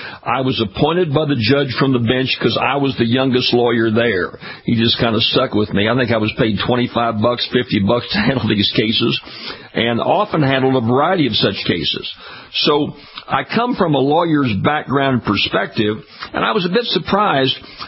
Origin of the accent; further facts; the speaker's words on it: Baton Rouge, Louisiana, United States; I was at a concert here in Baton Rouge, my hometown, listening to some great country Texas music.